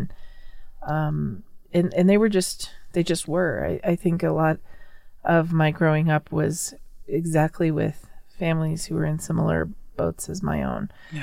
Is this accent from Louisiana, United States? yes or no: no; Denver, Colorado, United States; I am a Chicana Latina, born and raised in West Denver